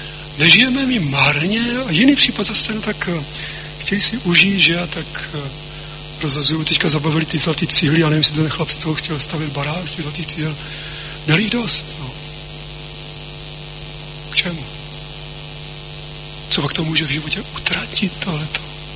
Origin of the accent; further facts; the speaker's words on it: Bohemia, Czechia; když se dověděl, že jsem z Čech